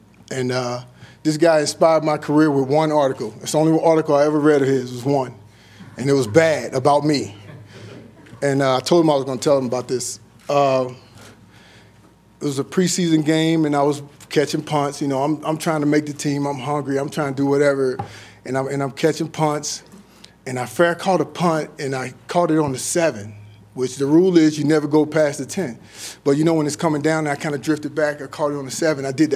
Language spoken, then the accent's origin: English; Denver, Colorado, United States; I grew up here in Denver. I'm always going to be in Denver. I root myself here in this city for a reason